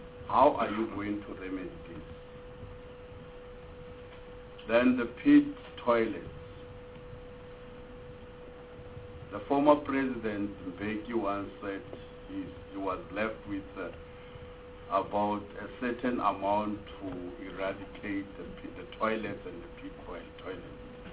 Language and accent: English; Free State, South Africa; where I come from Free State.